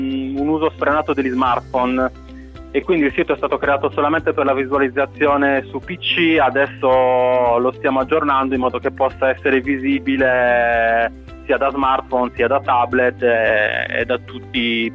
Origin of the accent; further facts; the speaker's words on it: Sardinia, Italy; faccio vedere a tutti che sono sardo